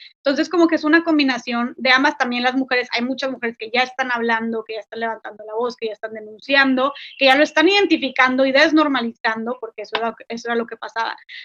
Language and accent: Spanish; Monterrey, Nuevo León, Mexico; soy de Monterrey, Nuevo León, y me dicen, tú siendo de Nuevo León, un estado tan conservador y de los estados más machistas que hay en México